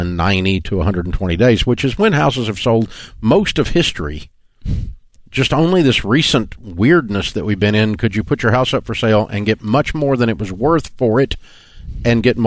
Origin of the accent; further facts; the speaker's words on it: Tennessee, United States; I'm from Tennessee.